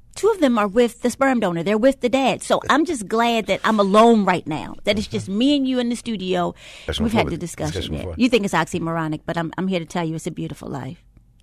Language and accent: English; Baltimore, Maryland, United States; And I said, what's the chances of me being able to record in my hometown? He goes, well, if you want to. I said, yeah, I totally want to. And so that's what we did back in October. We recorded it live right here in Baltimore.